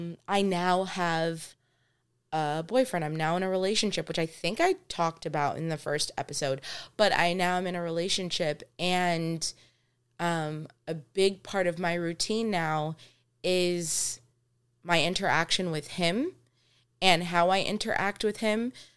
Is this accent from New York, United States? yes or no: yes; New York City, New York, United States; people often think that, you know, we're rude because we're just from New York